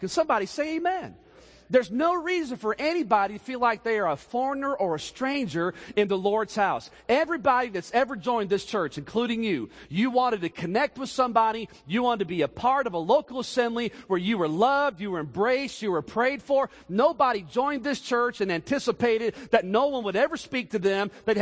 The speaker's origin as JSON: {"language": "English", "region": "Indiana", "country": "United States", "tie": "born or raised there", "said": "This is interesting. I grew up in Indiana."}